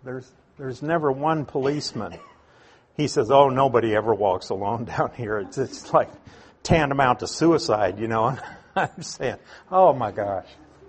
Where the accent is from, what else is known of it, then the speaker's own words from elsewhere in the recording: Nebraska, United States; I was the kid from Nebraska looking up with his mouth hanging open, saying, oh boy, I should be somewhere else right now.